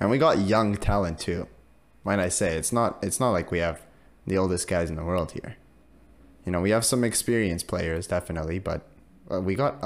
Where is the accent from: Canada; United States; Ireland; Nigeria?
Canada; So does it raise our expectations as Canadian fans?